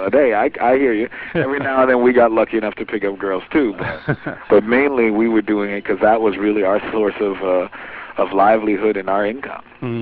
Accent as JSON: {"language": "English", "town": "New York City", "region": "New York", "country": "United States", "said": "Well, I'm from New York City. I'm from Lower Manhattan."}